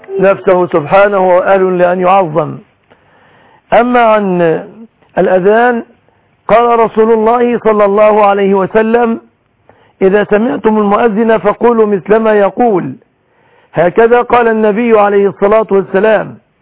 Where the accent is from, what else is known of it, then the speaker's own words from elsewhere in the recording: Egypt; وأسأل الله أن يحفظ بلادنا مصر السنية